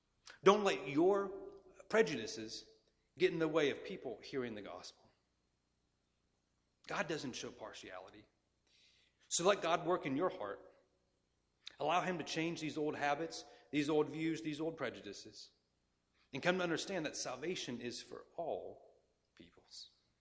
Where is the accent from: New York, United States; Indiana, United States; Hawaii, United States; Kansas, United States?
Kansas, United States; When I was in high school, my youth group, we went to, I'm from Kansas, we went to Colorado on a missions trip.